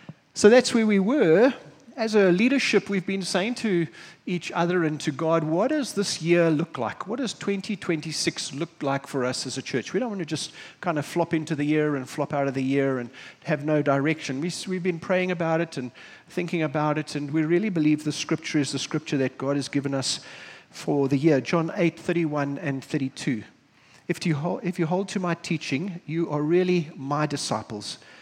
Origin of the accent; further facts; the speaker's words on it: South Africa; I'm South African.